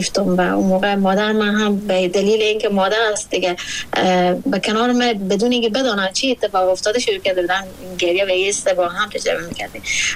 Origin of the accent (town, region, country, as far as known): Afghanistan